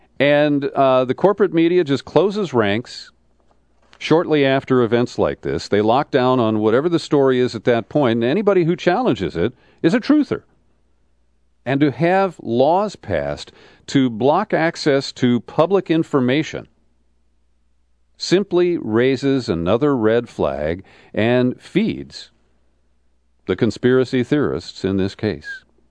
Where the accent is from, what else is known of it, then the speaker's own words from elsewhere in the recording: Cincinnati, Ohio, United States; And when I grew up in Cincinnati in the 1950s